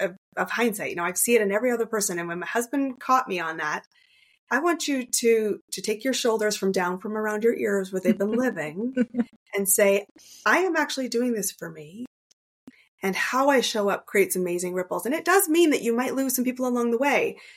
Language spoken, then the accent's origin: English; Canada; I'm Canadian.